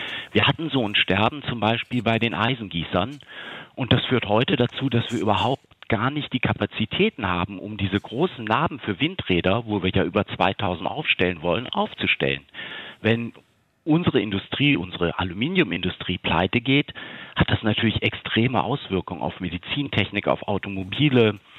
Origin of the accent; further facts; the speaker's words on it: Soltau, Lower Saxony, Germany; Norddeutschland, ich komme ja aus Soltau, das ist zwischen Hamburg und Hannover